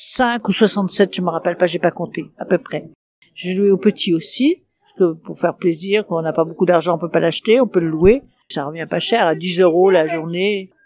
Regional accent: Landerneau, Brittany, France; je viens du Nord-Ouest, je viens de Bretagne, de Landerneau.

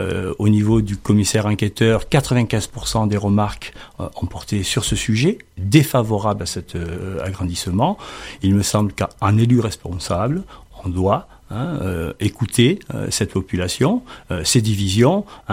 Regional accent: Provence-Alpes-Côte d'Azur, France; Je suis provençal d'origine, je viens des Bouches-du-Rhône, j'ai de la famille dans le secteur, j'y venais enfant.

